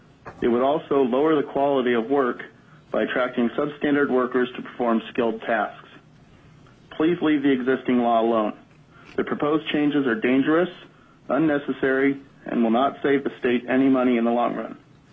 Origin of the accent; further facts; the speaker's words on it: Anchorage, Alaska, United States; I'm from Anchorage, Alaska.